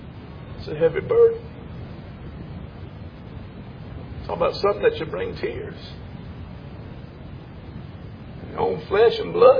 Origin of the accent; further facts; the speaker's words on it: United States; doesn't affect me, but it does because I'm an American.